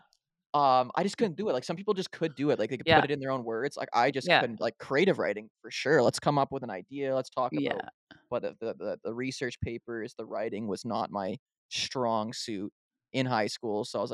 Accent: Barrie, Ontario, Canada; I grew up in Barrie and it was like the spot.

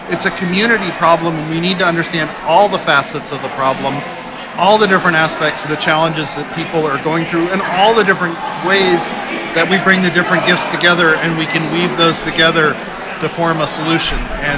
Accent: Bloomington, Indiana, United States; I grew up here in Bloomington, Indiana

